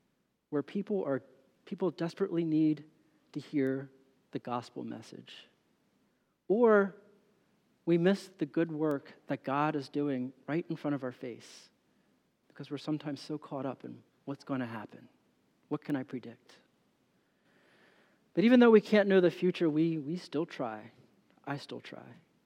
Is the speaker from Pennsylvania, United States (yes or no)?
yes; Pennsylvania, United States; I'm from Pennsylvania. We can talk afterwards.